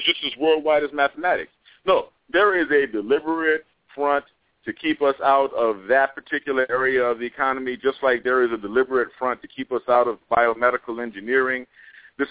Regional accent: New Orleans, Louisiana, United States; I grew up in New Orleans, which if you're familiar, I'm sure you're a Louisiana brother.

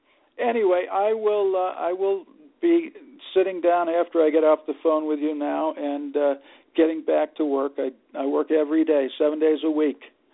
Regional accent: Milwaukee, Wisconsin, United States; I grew up in Milwaukee, rooting for the Braves

